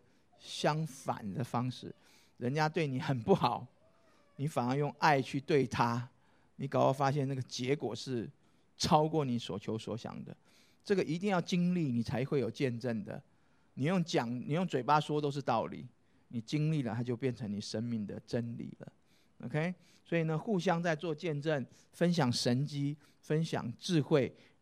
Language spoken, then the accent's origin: Chinese; Taiwan; now in South Korea; 因为我从台湾来，台湾超级分裂的